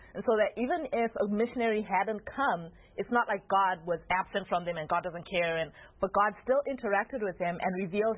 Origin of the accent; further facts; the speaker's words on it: Zimbabwe; growing up in Zimbabwe